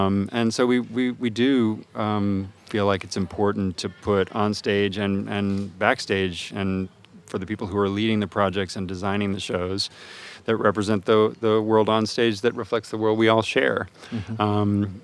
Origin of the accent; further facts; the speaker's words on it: Atlanta, Georgia, United States; and I grew up in Atlanta, Georgia, and there was a theater there